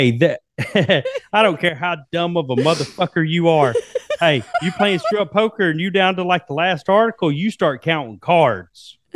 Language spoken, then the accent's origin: English; Alabama, United States; I'm from North Alabama.